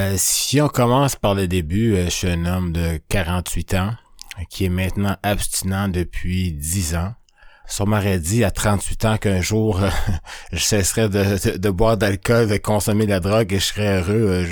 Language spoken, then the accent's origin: French; Quebec, Canada; je suis d'origine africaine. J'ai grandi ici au Québec, je suis arrivé à 3 ans, fait que si vous faites le calcul, là, ça fait 45 ans qu'on est ici. On est arrivé comme des réfugiés, nous ici au Canada.